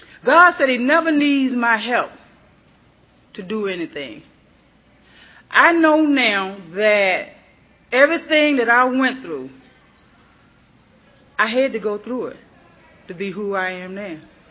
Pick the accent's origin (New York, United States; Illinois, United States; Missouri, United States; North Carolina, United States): North Carolina, United States; I was raised in North Carolina by my grandmother.